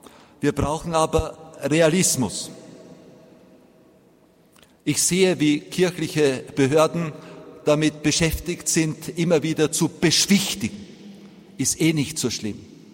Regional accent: Vienna, Austria; Ich bin ein Wiener. Als ich dort geboren worden bin, gab es 89% Katholiken.

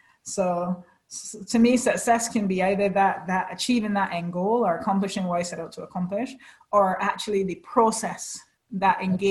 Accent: Barbados; So I'm from Barbados.

